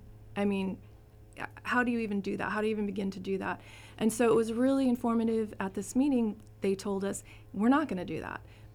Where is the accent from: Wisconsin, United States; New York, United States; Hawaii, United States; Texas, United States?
New York, United States; Lake Ronkonkoma; I grew up in Lake Ronkonkoma, Long Island.